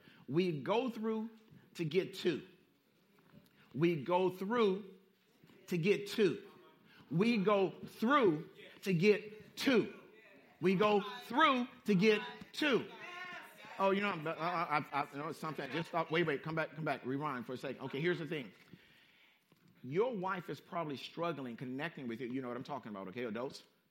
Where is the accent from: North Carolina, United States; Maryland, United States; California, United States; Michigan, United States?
California, United States; Compton; You know, we grew up in Compton. You don't back down from nobody.